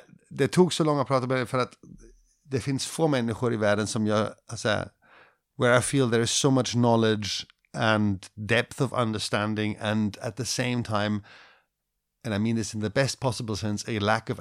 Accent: Cambodia; Swedish is a second language; moved away; när jag var 6 såg jag det hemma i Kambodja.

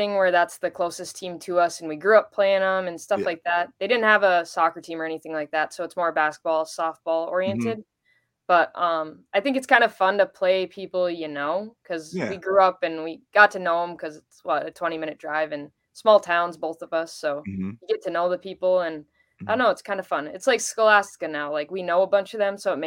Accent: Superior, Wisconsin, United States; I grew up in Superior, so I've been here my whole life.

